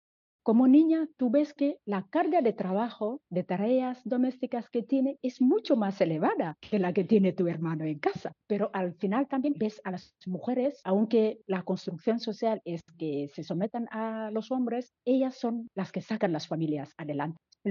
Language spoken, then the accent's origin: Spanish; Senegal; now in San Sebastián, Spain; Soy senegalesa y donostiarra porque también ya llevo mucho tiempo viviendo en Donosti.